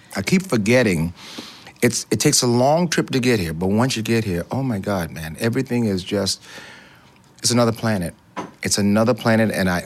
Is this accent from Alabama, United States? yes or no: yes; Tuskegee, Alabama, United States; Southern roots are Tuskegee, where I was born and raised. I met … on Tuskegee's campus. I grew up in Tuskegee, this wonderful place.